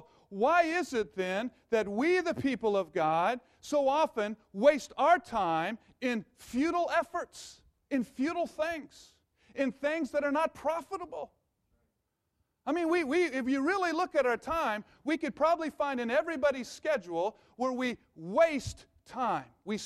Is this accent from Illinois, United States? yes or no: no; Missouri, United States; Well, I'm from Missouri. You know, we're a little bit warmer water here.